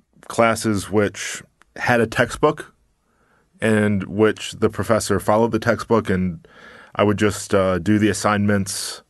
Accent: Buffalo, New York, United States; I grew up in Buffalo, New York. I grew up with my mother.

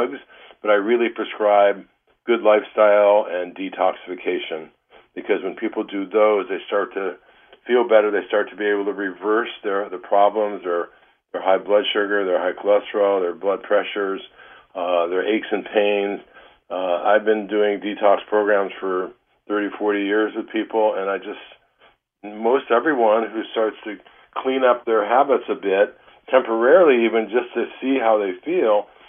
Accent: Detroit, Michigan, United States; You know, you and I grew up in Detroit.

